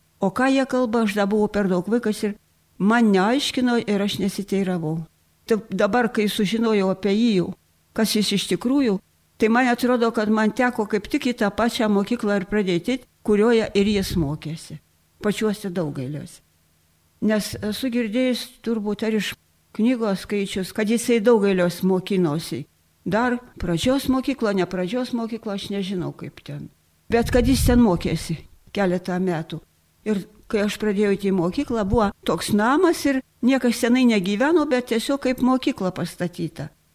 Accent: Antalieptė, Utena County, Lithuania; born there; Tiesiog nekilus esu iš Antalieptės. O aš esu mėtyta po svietą daug

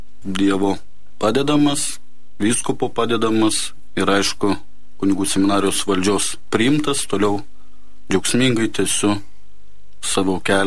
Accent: Troškūnai, Utena County, Lithuania; Esu kilęs iš Anykščių rajono, Troškūnų

